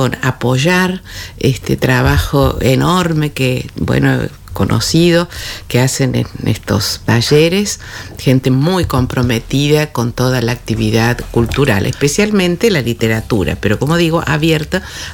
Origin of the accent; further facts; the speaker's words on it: Cruz del Eje, Córdoba, Argentina; yo que soy de Cruz del Eje, a mí me gusta mucho llevar a mi lugar de origen las cosas que veo en otro lado